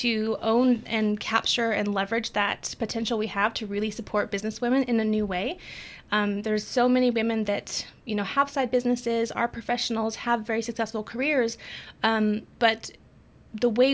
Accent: Farmington, United States; I'm from Farmington, grew up here

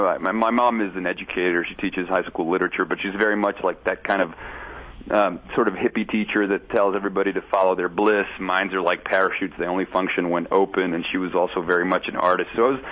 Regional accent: Caracas, Capital District, Venezuela; English is a second language; moved away as an adult; now in United States; I grew up in Caracas, Venezuela, and I went to one of these like international schools. So I grew up with sort of a multitude of students from all over the world. Exposed to all these different cultures, bilingual and whatnot.

